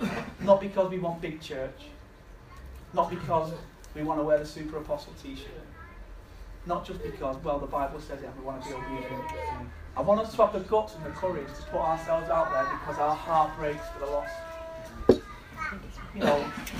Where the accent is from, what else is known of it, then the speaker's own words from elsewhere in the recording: Salford, North West England, United Kingdom; And part of that is through growing up in Salford, you just got to look mean or people will bully you.